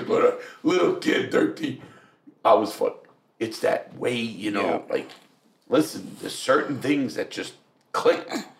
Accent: Northeast, United States; You know, we grew up in the Northeast, so you know what that fucking life is like.

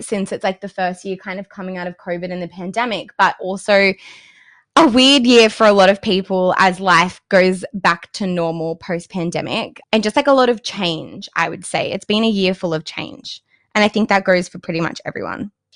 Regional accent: Sydney, New South Wales, Australia; now in Gold Coast, Australia; I grew up in Sydney, Australia. And I moved to the Gold Coast exactly 1 year ago

